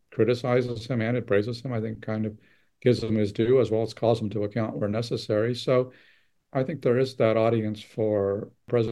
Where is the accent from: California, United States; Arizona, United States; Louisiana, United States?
California, United States; I do feel like I have some kind of visceral sense of California politics, just having grown up there